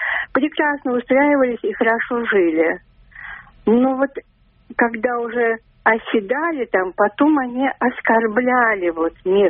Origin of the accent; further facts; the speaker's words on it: Baku, Azerbaijan; moved away; я вообще-то с Азербайджана, живу здесь уже 30 лет. Я беженка, я армянка. Вы знаете, сейчас у вас такая вот тема очень меня прямо резанула, несмотря на то, что я бежала из Баку.